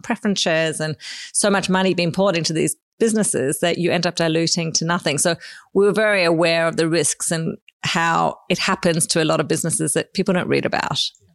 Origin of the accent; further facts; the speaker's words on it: Sydney, New South Wales, Australia; So I grew up in Sydney